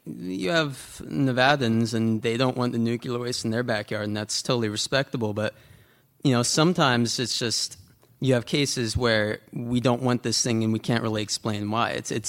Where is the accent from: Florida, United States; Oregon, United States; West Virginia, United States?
Oregon, United States; Corvallis; I'm from Corvallis.